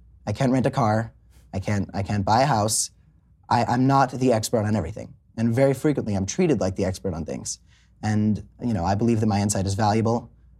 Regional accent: Florida, United States; So I was born in Hollywood, but Hollywood, Florida. I grew up in South Florida.

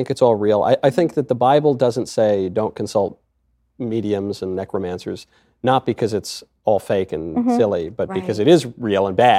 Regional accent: New York, United States; I remember I grew up in Westchester, and I it was just, you know, just north of the city

